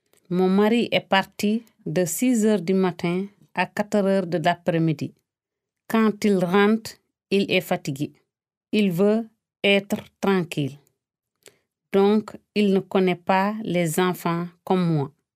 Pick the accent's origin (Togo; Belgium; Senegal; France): Senegal; Je suis sénégalaise.